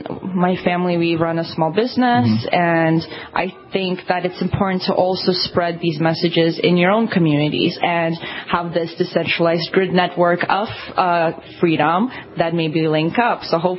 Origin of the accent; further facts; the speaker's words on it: Russia; moved away; I have a lot of beautiful childhood memories from growing up in Russia, which there's a lot of freedom if you're on farmland and all that.